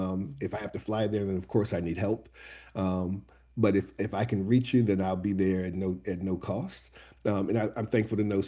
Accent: Charlottesville, Virginia, United States; I come from Charlottesville, Virginia.

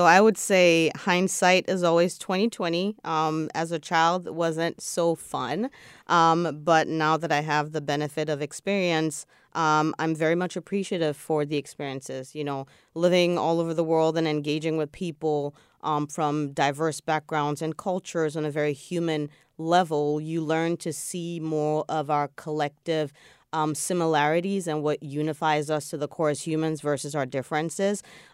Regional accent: Ghana; now in United States; And one of the things that I love about Cuba was that it's very much as a Ghanaian, the African culture, Afro-Caribbean culture, where they were very warm, very jovial, just amazing and beautiful people.

